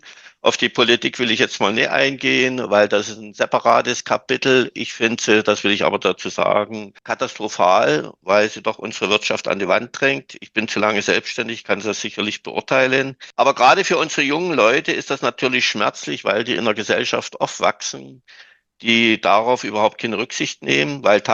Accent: East Germany, Germany; Ich komme ja noch aus der DDR, ich habe das 89 gesehen.

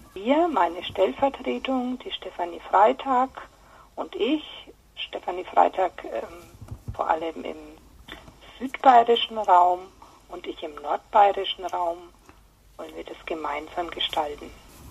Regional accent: Nuremberg, Bavaria, Germany; Ich bin aus Nürnberg, 56 Jahre alt

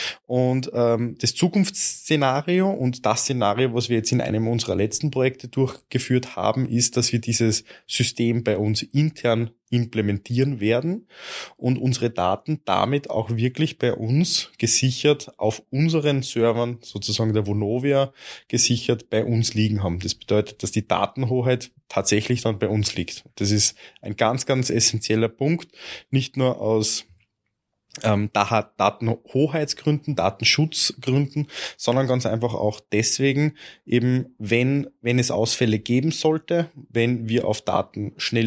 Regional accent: Austria; Also bei uns in Österreich schaut die Situation so aus

